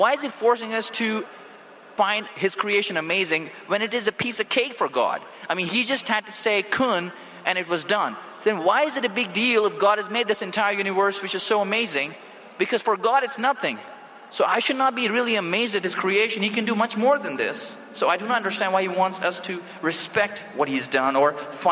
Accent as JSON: {"language": "English", "town": "Phoenix", "region": "Arizona", "country": "United States", "said": "I'm from Phoenix, Arizona, in the United States."}